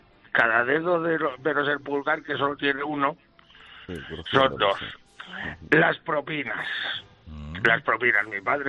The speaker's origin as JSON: {"language": "Spanish", "town": "Manacor", "region": "Balearic Islands", "country": "Spain", "said": "porque yo soy mallorquín, yo nací en Manacor, ¿cierto?"}